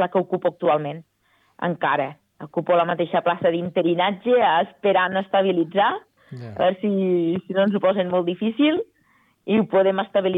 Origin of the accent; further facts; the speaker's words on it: Lleida, Catalonia, Spain; com a bona lleidatana que sóc, perquè jo m'estimo molt les Terres de Lleida